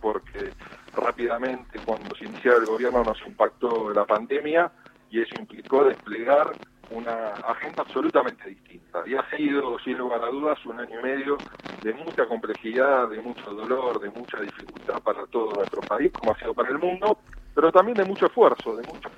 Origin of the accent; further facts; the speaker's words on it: Argentina; creo que todos como argentinos y argentinas estamos muy conformes